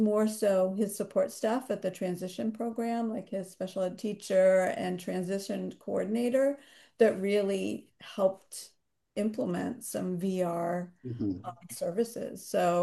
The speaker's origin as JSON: {"language": "English", "region": "Connecticut", "country": "United States", "said": "I'm from Connecticut"}